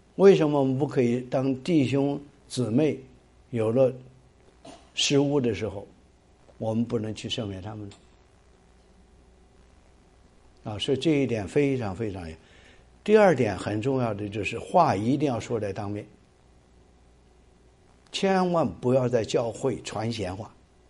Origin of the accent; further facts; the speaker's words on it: China; 我们从大陆来的弟兄姊妹，我们都是在斗争文化里边长大的。